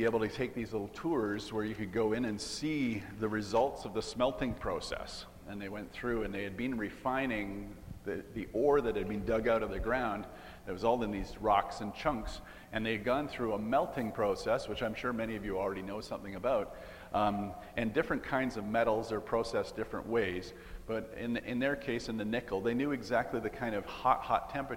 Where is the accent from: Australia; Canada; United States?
Canada; Sudbury, Ontario; so we grew up in Sudbury